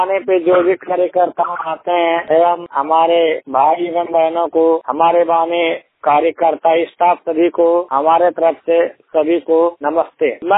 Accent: Bhagalpur, Bihar, India; Bhagalpur district Bihar का रहने वाला हूँ।

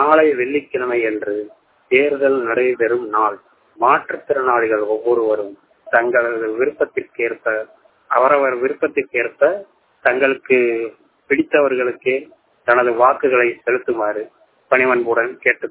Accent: Tamil Nadu, India; நான் விருதுநகர் மாவட்டத்தைச் சேர்ந்தவர்.

